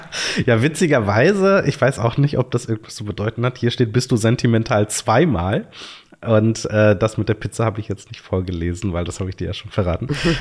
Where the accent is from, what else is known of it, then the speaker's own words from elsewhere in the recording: West Germany, Germany; ich persönlich als Wessi